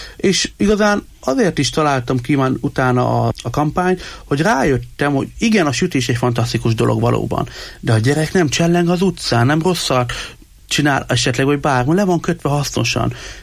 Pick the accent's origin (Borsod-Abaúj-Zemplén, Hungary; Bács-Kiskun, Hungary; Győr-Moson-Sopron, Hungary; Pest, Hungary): Borsod-Abaúj-Zemplén, Hungary; Miskolc; És én a Miskolci gyermekvárosban nőttem fel